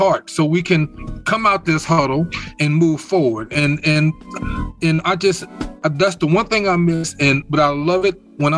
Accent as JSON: {"language": "English", "region": "New Jersey", "country": "United States", "tie": "born or raised there", "also_born_or_lived": "North Carolina", "said": "I grew up. I was born in North Carolina. My parents moved to New Jersey."}